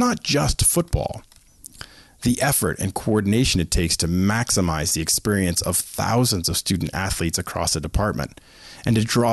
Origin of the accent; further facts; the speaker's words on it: Boston, Massachusetts, United States; growing up in the Boston area, there is not a huge college sports component